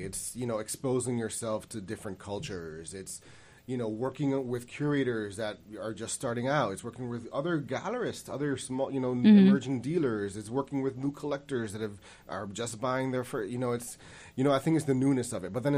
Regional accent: New York, United States; born there; I was born in New York, born and conceived in New York during the Summer of Sam.

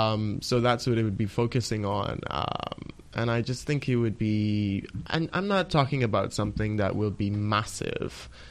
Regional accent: Long Island, Bahamas; And that's one of the biggest things I had growing up on Long Island, where, you know, we practically live in the countryside, you know what I mean? We're the out islands, and you are so close to nature.

